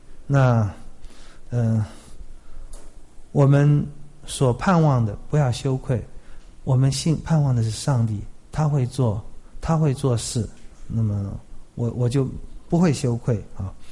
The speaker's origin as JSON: {"language": "Chinese", "country": "China", "said": "因为我们都是中国人，炎黄子孙"}